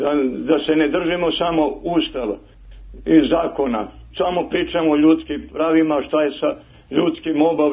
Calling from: Srpski Miletić, Vojvodina, Serbia; ja sam već primio kod nas u Srpskom Miletiću, oko 60% ljudi je primio

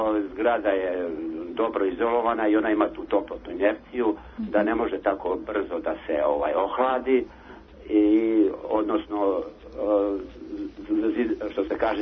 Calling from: Belgrade, Serbia; iz Beograda sam

